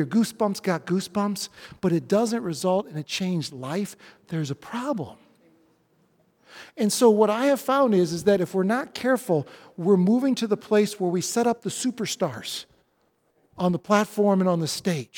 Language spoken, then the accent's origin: English; Rochester, New York, United States; I'm from Rochester, so I was a Buffalo Bills fan.